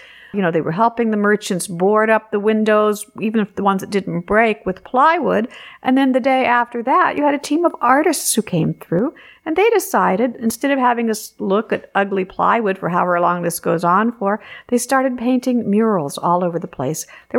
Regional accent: La Mesa, California, United States; La Mesa is my hometown.

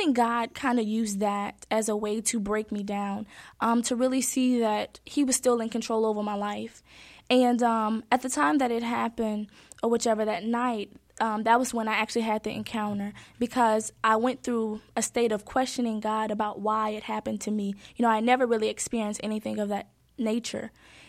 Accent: Jackson, Tennessee, United States; also born or lived in Memphis; I'm from Memphis, but I was raised in Jackson.

